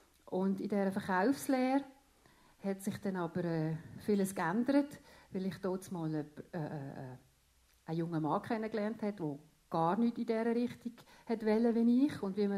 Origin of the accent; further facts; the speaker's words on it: Augst, Basel-Landschaft, Switzerland; Und in die Schule Augst und Pratteln. Und wir haben eine wunderbare Kindheit gehabt in Augst, eine schöne, eine beschützte, eine bewahrte. Mein Papi hat im Kraftwerk Augst geschafft und wir haben ganz in der Nähe dort wohnen.